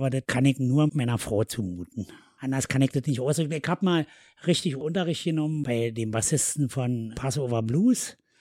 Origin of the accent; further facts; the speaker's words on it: Berlin, Germany; Ich bin in Siemensstadt aufgewachsen.